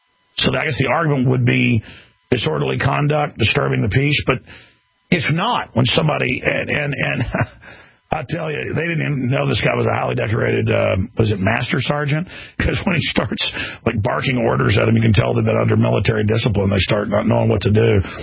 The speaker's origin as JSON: {"language": "English", "region": "Texas", "country": "United States", "tie": "born or raised there", "said": "growing up in Texas, I mean, I walked around with mini 14 range rifles, shotguns, you name it, and you'd never see the police"}